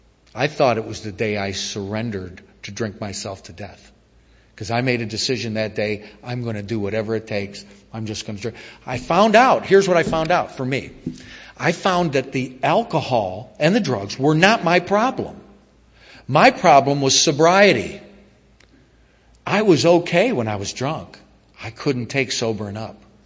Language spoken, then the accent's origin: English; Niagara Falls, New York, United States; I was brought up in Niagara Falls, New York. I had two parents. I had two younger brothers. My life was fairly normal.